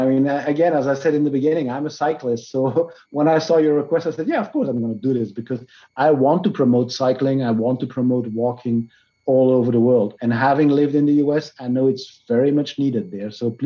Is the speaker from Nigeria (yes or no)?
no; Brussels, Brussels-Capital Region, Belgium; I'm from Brussels. You know, in Brussels, they introduced this 30 kilometer per hour or 20 miles per hour speed limit 2 years ago or so.